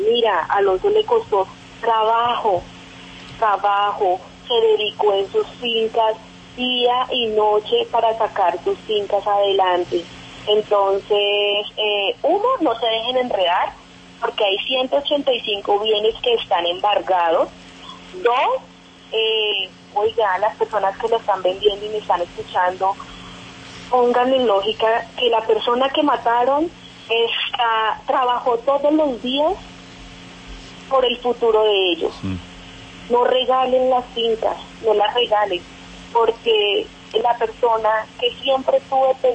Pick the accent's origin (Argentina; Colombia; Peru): Colombia; como buen colombiano rebuscador en cualquier cosa